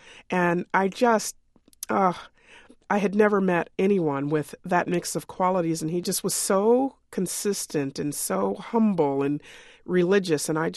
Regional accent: Kentucky, United States; I'm an Army brat and I grew up near Fort Knox

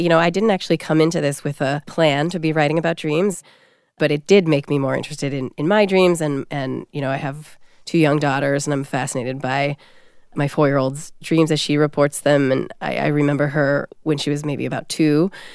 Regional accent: California, United States; a part of a California childhood, which it was of mine.

